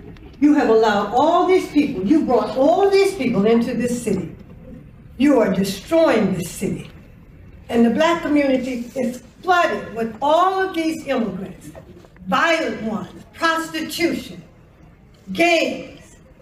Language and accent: English; the South, United States; I'm an 80-year-old woman, and I've never seen anything like this. I grew up in the Jim Crow South